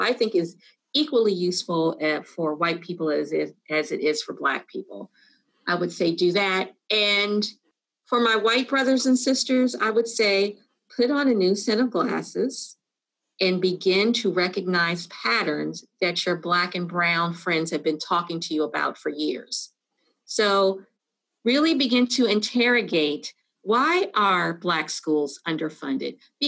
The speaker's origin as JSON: {"language": "English", "town": "Washington", "region": "District of Columbia", "country": "United States", "tie": "born or raised there", "said": "So I grew up in Washington, D.C., and, you know, the myth when you're in, well, technically it's the South, but not really."}